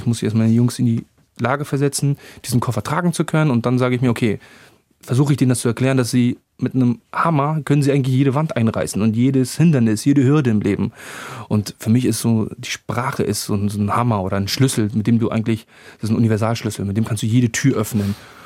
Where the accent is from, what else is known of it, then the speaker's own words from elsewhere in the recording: Afghanistan; now in Germany; Ich habe selbst eine Fluchtgeschichte, eine Vergangenheit. Ich weiß zum Beispiel, was mir jetzt mein Heimatland bedeutet. Und glauben Sie mir, wenn ich die Möglichkeit hätte, wenn die Sicherheit da wäre, würde ich in Afghanistan leben.